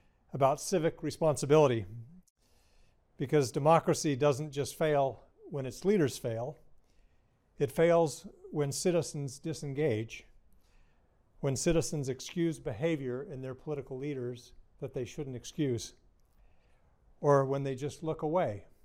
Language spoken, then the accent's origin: English; Snowflake, Arizona, United States; I grew up in Snowflake, Arizona. And this person was asking, it snows in Arizona? But actually, Snowflake, Arizona, where I grew up on a cattle ranch